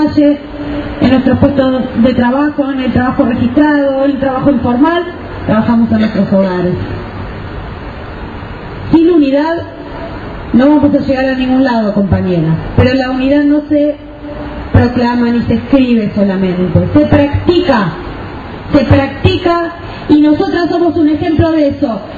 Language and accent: Spanish; Argentina; el invento argentino de la economía popular, que me llena de orgullo como argentina